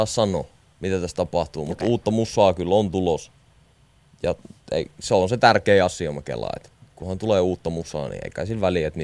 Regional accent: Jyväskylä, Central Finland, Finland; ainakin meilpäin, mä oon siis Jyväskylästä, niin meilpäin se on ollut silleen

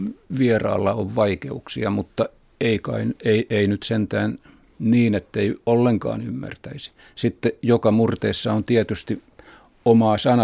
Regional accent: Kotka, Kymenlaakso, Finland; joka minun kotiseudullani Kotkan puolessa on ihan tuttu ja yleinen

